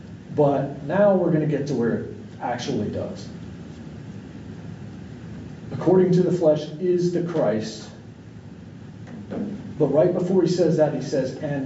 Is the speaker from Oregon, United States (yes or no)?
no; Martinsville, Virginia, United States; if I say I'm from Martinsville, Virginia, that's where I came from. That's where I was descended from. But it's not what I'm limited by. I don't live there anymore.